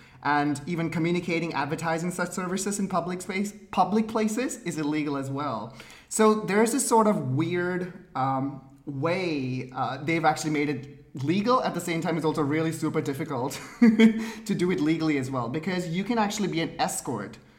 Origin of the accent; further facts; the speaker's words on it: Canada; So I'm from Canada, your lovely neighbors up north.